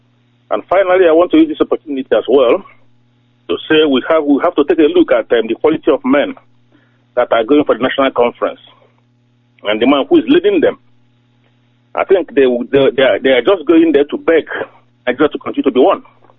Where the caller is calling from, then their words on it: Manchester, North West England, United Kingdom; I'm calling from Manchester, the coordinator.